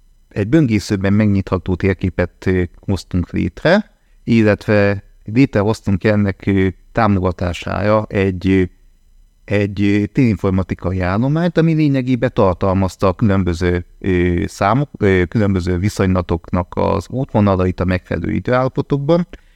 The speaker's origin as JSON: {"language": "Hungarian", "town": "Viszák", "region": "Vas", "country": "Hungary", "said": "én ugye az őrségből származom, Viszákról, egy apró kis faluról, érdekességként meg lehet jegyezni, hogy a Szabadságszobornak a modellje is Viszákról származik, szóval Viszákról származtam el, hát ugye Viszák egy apró 200 fős falu"}